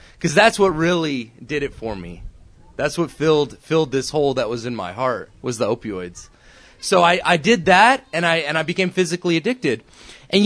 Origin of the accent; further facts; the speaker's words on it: Austin, Texas, United States; Growing up in Austin, Texas, you know, I started to really notice my disease of addiction way before I drank.